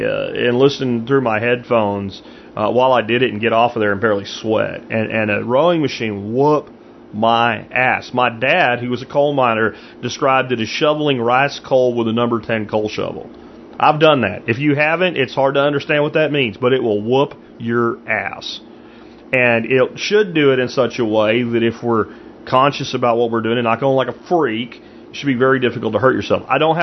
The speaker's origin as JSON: {"language": "English", "region": "Pennsylvania", "country": "United States", "tie": "born or raised there", "said": "Even where I grew up in Pennsylvania, they're a lot colder than we were."}